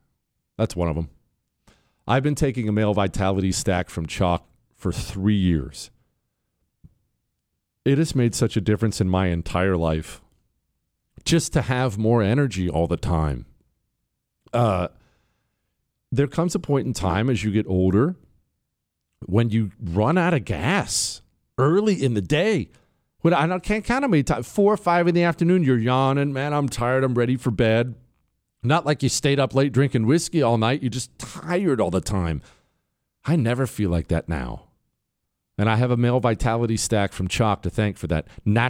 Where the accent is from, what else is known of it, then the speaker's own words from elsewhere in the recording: West Virginia, United States; I'm from West Virginia. Why do I care about that?